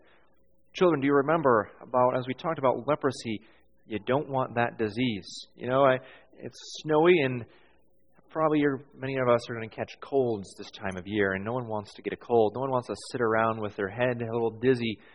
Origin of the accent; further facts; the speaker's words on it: United States; moved away; I'm from the States, and whenever I go to the doctor in the States, pretty much no matter what, they ask you about the pain scale.